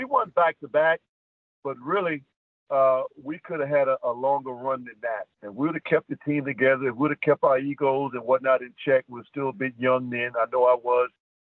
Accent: White Castle, Louisiana, United States; we moved back to Louisiana. I was raised in Louisiana, White Castle, Louisiana. So that's where I was raised at.

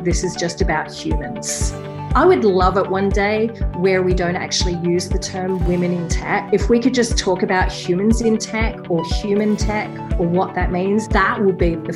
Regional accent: Australia; now in France; I am an Aussie, born and bred.

